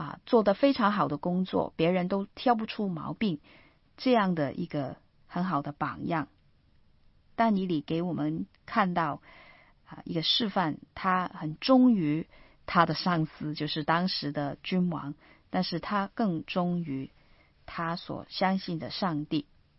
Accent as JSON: {"language": "Chinese", "country": "China", "said": "他们不仅仅凭着爱，他们把福音带给我们中国人"}